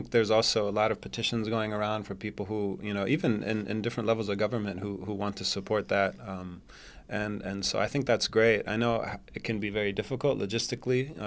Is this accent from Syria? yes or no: yes; Syria; When I was growing up, I'd tell somebody I was from Syria